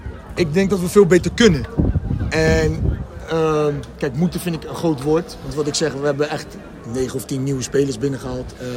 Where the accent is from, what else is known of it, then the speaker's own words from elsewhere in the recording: The Hague, South Holland, Netherlands; now in Naaldwijk, Netherlands; Ik kom zelf uit Den Haag en ik woon nu in Naaldwijk.